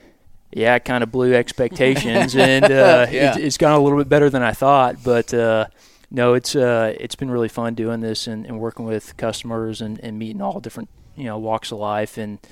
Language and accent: English; Kansas, United States; I am from Kansas side, but I decided to buy a house in Missouri to get that in-state tags.